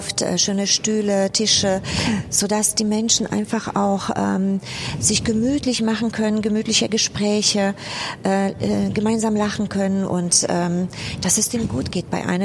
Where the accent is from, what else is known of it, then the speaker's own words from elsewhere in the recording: Upper Silesia, Poland; now in Bochum, Germany; ich komme aus Oberschlesien, spreche Polnisch und musste auch ein bisschen Russisch lernen damals.